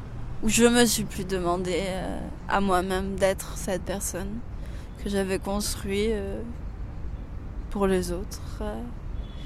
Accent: Paris, Île-de-France, France; J'ai 23 ans … je viens de Paris

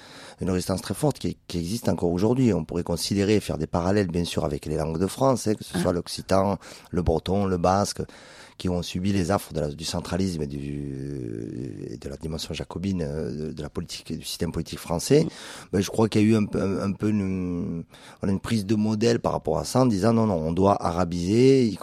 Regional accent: Béjaïa, Béjaïa Province, Algeria; Nous, on est plutôt de Béjaïa, mais enfin, c'est un coin qu'on connaît.

